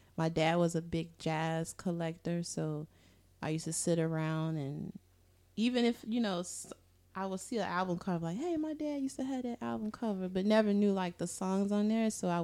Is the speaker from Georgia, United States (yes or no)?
no; Chicago, Illinois, United States; I am not. I'm from Chicago, born and raised. Migrated here 4 years ago.